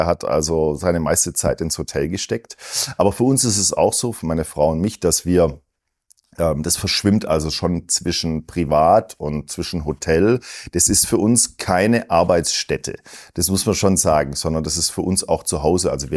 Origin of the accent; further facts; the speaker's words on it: Baden-Württemberg, Germany; Mit 6 konnte ich schon Spätzle schaben. Das muss man vielleicht als Schwabe irgendwann mal lernen, aber ich konnte schon mit 6.